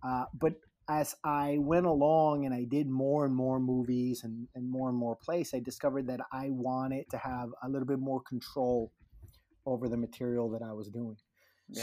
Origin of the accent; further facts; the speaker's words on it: San Juan, Puerto Rico; moved away as an adult; That's where I'm from Puerto Rico. Yeah. I was born in San Juan.